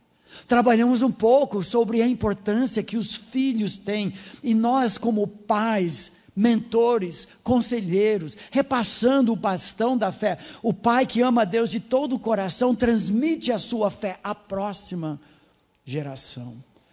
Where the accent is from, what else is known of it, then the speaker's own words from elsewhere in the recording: United States; Portuguese is a second language; moved away as an adult; now in Brazil; não sou daqui, sou norte-americano, mas já compramos o nosso lote no cemitério local.